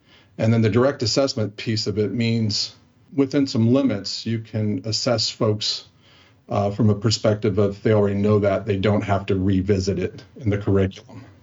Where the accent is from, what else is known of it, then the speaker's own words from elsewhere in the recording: California, United States; That kind of led to an offer out at Santa Monica College in California, my home state.